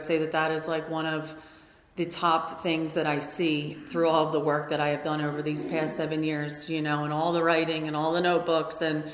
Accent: Philadelphia, Pennsylvania, United States; moved away; I'm from Philly originally. I moved to San Diego.

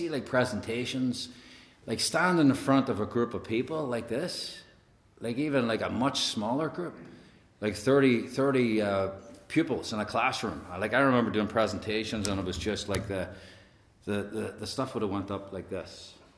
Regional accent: Ireland; And I grew up in Ireland, and I was adopted into a family full of love, just good people.

